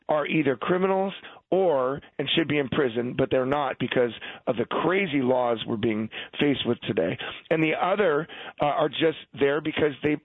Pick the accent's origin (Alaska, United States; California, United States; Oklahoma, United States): California, United States; Montebello; I grew up in L.A. I grew up in Montebello. I worked in downtown Los Angeles.